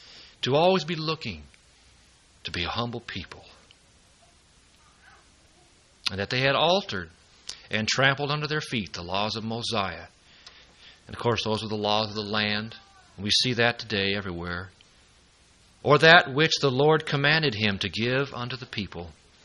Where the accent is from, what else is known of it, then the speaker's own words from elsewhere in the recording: United States; And I just wanted to mention that I, as an American, walking around, sometimes I don't see.